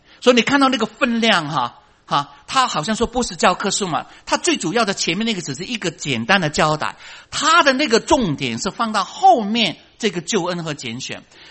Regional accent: Guangdong, China; 其实他是反映我们广东人的话

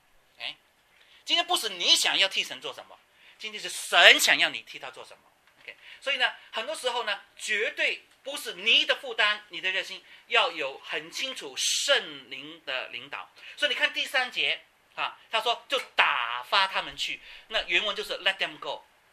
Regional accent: China; 对我们中国来讲很难呢，我们中国人的吃很重要的，对吗？

